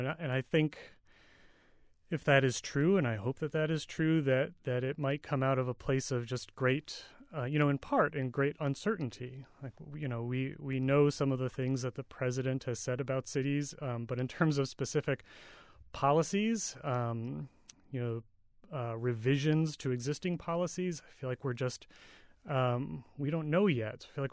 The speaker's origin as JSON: {"language": "English", "town": "Piscataway", "region": "New Jersey", "country": "United States", "tie": "born or raised there", "said": "I grew up in Piscataway mostly and, a few blocks from the border with Plainfield."}